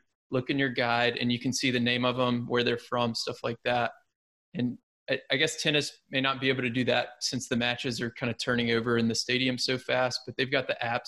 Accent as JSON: {"language": "English", "town": "Memphis", "region": "Tennessee", "country": "United States", "said": "I'm from Memphis, Tennessee, and I used to go to the Grizzlies games when I was younger"}